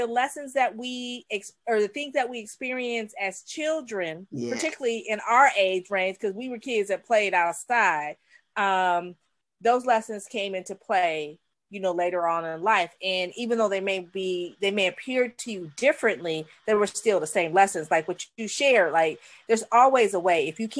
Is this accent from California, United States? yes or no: yes; California, United States; South, people think of us Californians as quite different.